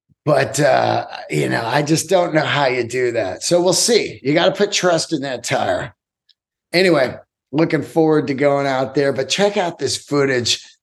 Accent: San Francisco, California, United States; I grew up in the Bay Area, San Francisco

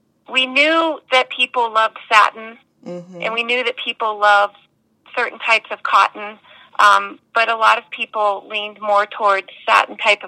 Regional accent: Parker, Colorado, United States; Today, I'm currently in my hometown of Parker, Colorado, which is just outside of Denver.

